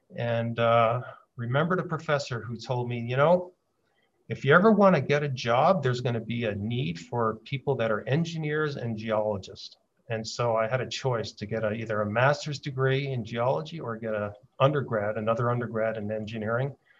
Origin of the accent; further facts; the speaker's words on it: New Jersey, United States; So I grew up in New Jersey.